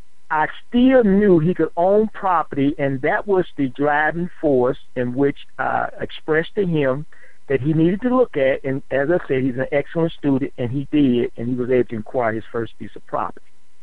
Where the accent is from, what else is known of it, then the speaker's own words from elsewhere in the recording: St. Louis, Missouri, United States; also born or lived in California; I relocated from California back to my hometown, which is there in St. Louis.